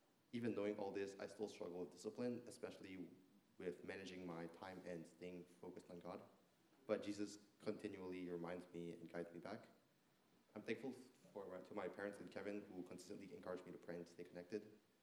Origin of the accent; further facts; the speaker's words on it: Singapore; now in United States; Growing up in Singapore, I was always raised as a Christian. My parents raised me in the church from a young age.